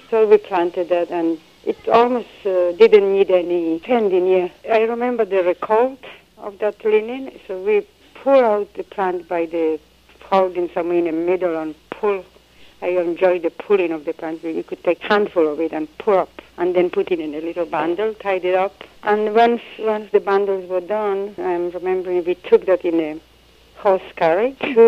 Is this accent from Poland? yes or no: yes; Poland; born there; English is a second language; I was born in Poland.